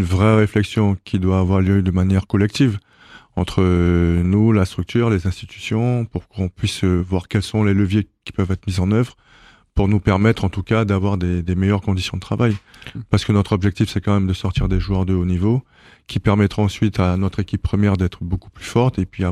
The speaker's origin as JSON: {"language": "French", "country": "French Guiana", "said": "Moi, je suis originaire d'Amérique du Sud, en Guyane."}